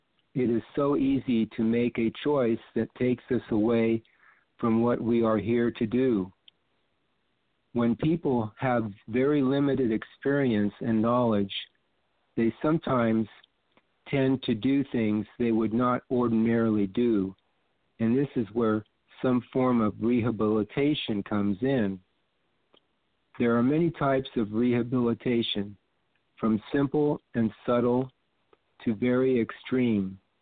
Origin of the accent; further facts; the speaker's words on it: Huntington Beach, California, United States; from Huntington Beach